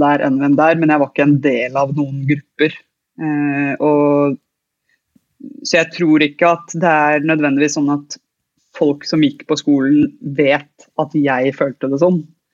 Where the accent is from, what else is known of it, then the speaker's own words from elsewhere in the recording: Asker, Akershus, Norway; i hvert fall var det där i Asker där jag kommer ifrån